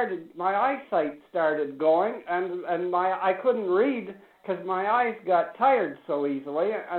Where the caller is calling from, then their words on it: Toronto, Ontario, Canada; Canada. Around Toronto.